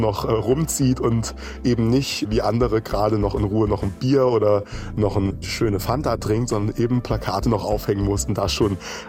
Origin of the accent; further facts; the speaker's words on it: Jena, Thuringia, Germany; ich bin noch 17 Jahre alt, komme aus dem wunderschönen Jena, bin hier geboren und aufgewachsen in Thüringen